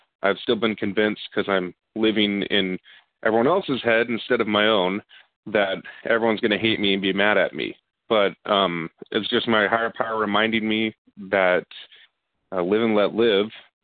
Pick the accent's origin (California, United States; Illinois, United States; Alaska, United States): Alaska, United States; Kotzebue; I'm from Kotzebue, Alaska.